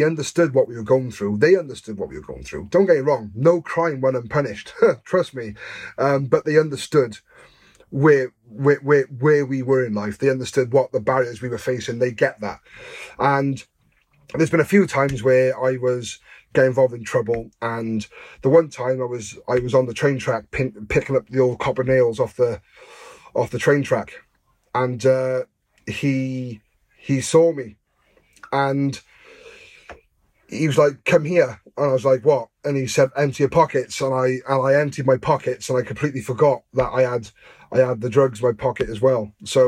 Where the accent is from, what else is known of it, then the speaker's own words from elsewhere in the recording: Newport, Wales, United Kingdom; the main police officers around Dufferin, where I grew up in Newport, and they knew us down to a T.